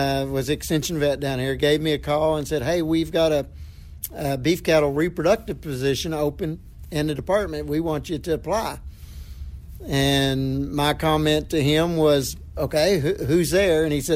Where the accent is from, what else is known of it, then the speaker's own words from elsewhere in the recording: Oklahoma, United States; Well, I'm from Southwest Oklahoma, so I'm in Oklahoma State, then Clemson, and then West Virginia University.